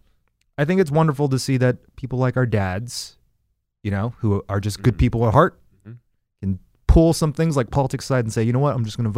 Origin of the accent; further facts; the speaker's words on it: Texas, United States; like my hometown in Texas was like Carthage when I was born. Mm-hmm. It was like a small town. There's nobody there.